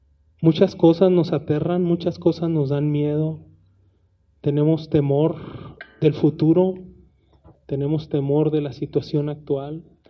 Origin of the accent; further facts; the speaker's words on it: Mexico; como mexicanos nos alcanzó esa luz.